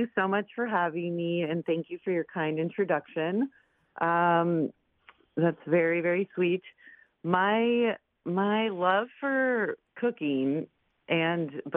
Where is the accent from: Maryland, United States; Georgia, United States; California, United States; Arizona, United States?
California, United States; Ojai; So there's just like a lot of nature surrounding, you know, my hometown.